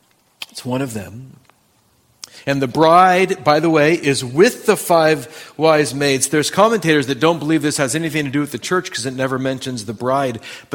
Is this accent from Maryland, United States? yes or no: no; California, United States; And I said, no, I'm not from here. I'm from California.